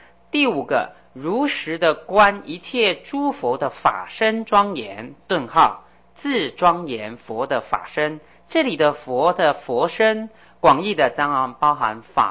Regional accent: Beipu, Hsinchu County, Taiwan; 我的家乡在新竹北埔

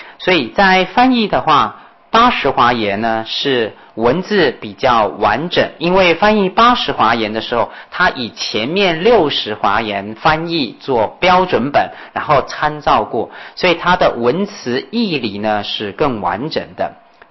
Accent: China; 我觉得这个问跟答对我们中国人来讲很重要。

